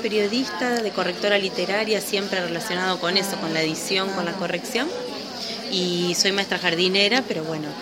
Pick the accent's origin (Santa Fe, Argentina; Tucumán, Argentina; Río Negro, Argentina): Santa Fe, Argentina; now in Buenos Aires, Argentina; soy de Santa Fe, pero vivo en Buenos Aires.